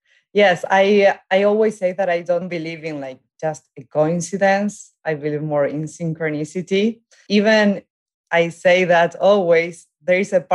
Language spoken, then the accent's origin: English; Buenos Aires, Argentina; now in New York, United States; I'm from Argentina.